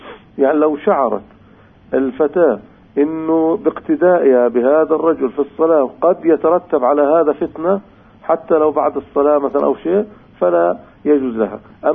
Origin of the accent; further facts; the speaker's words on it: Palestine; والحمد لله عندنا في فلسطين كل محافظة فيها مفتي